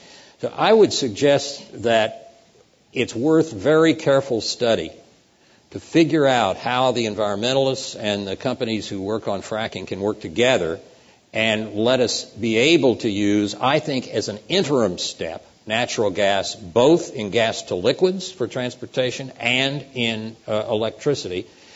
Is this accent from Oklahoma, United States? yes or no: yes; Oklahoma, United States; when I was growing up in Oklahoma